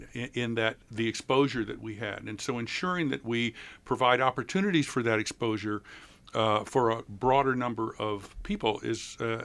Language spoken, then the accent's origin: English; St. Louis, Missouri, United States; I'm from St. Louis with the St. Louis Philharmonic.